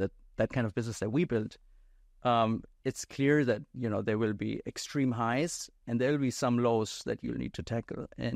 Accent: Dusseldorf, North Rhine-Westphalia, Germany; born or raised there; also born or lived in India

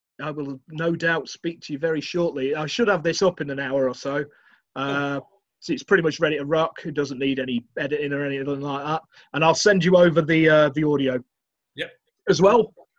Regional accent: Macclesfield, North West England, United Kingdom; You should go with my hometown, Macclesfield Town.

